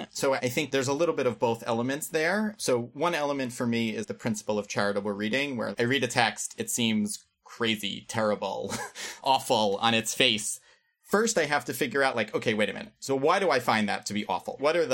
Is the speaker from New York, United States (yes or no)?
yes; New York, United States; I grew up in New York, so plenty of Jews around